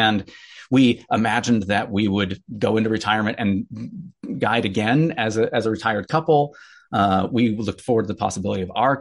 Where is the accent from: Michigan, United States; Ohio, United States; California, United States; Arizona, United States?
Arizona, United States; now in Seattle, United States; Yeah, I grew up in Arizona, went to Graceland, I worked for the church for about 10 years in the Pacific Northwest and in Europe, and now I'm a hypnotherapist in Seattle.